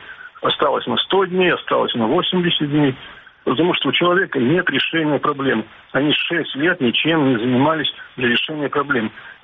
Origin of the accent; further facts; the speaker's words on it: Simferopol, Crimea, Ukraine; я как бы вырос в Симферополе. Я помню, какой это был зеленый, цветущий город.